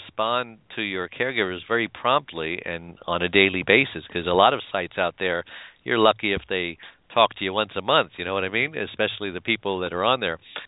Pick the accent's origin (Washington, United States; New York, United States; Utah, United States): New York, United States; We're both from New York, so I think we think alike.